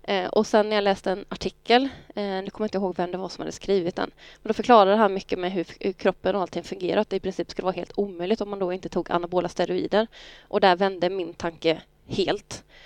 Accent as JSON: {"language": "Swedish", "town": "Värnamo", "region": "Jönköping County", "country": "Sweden", "lives_now": "Skövde, Sweden", "said": "Jag är smålänning från början, så att jag kommer från Värnamo och gjorde värnplikten på P4 här i Skövde."}